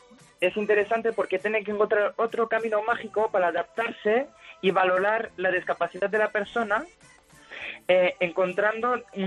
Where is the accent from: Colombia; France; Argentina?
France; Spanish is a second language; now in Valverde del Fresno, Spain; Sí, es que soy francés y actualmente estoy en un pueblo en Extremadura, en Valverde del Fresno.